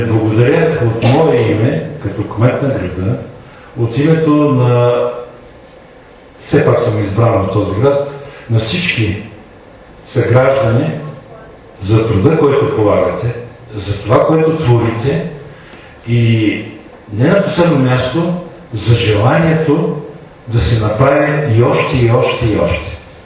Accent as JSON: {"language": "Bulgarian", "town": "Haskovo", "region": "Haskovo Province", "country": "Bulgaria", "said": "когато аз бях студент, много от студентите, които бяхме от тук, всеки някак се сливаше да каже, че е от Хасково."}